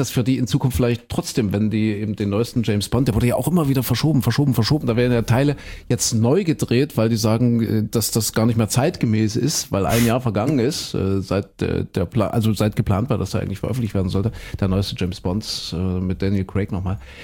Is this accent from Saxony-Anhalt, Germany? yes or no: yes; Kuckhöten, Saxony-Anhalt, Germany; ich komme ja aus Kuckhöten in Sachsen-Anhalt und wir hatten eine Kinobar.